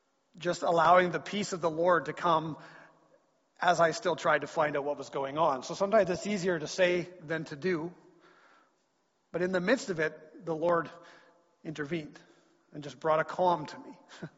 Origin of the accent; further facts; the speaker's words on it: Creston, British Columbia, Canada; I feel like I was lied to as a child, because I grew up in Creston.